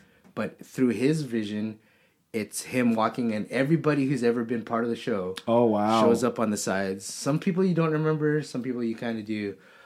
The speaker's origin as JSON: {"language": "English", "town": "Atlanta", "region": "Georgia", "country": "United States", "said": "Yeah, I come from Atlanta."}